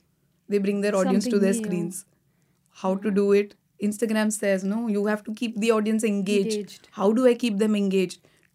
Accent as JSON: {"language": "English", "town": "Indore", "region": "Madhya Pradesh", "country": "India", "tie": "born or raised there", "also_born_or_lived": "Pune", "moved": "as an adult", "said": "And then I studied, I did my schooling in Indore till I was 18. Then to learn the intricacies of Kathak, I moved to Pune and I did my bachelor's in psychology there."}